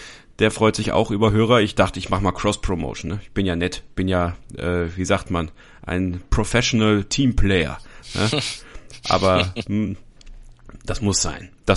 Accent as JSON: {"language": "German", "town": "Borken", "region": "North Rhine-Westphalia", "country": "Germany", "said": "komme aus dem Münsterland. Ne? Also die Ecke Essen ist gar nicht mal so weit weg von der Ecke, wo ich herkomme. Das Westmünsterland, ich komme aus Borken. Eine kleine Halbgroßstadt sozusagen."}